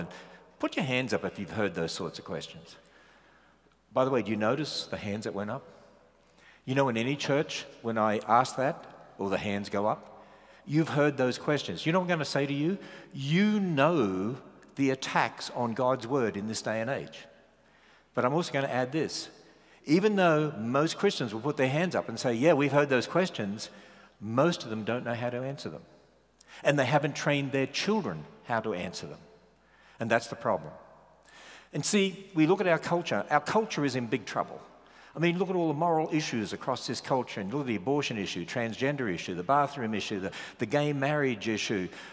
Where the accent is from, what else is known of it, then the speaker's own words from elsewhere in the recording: Australia; you have to get used to my southern accent, very deep southern accent. My wife and I originally come from Australia.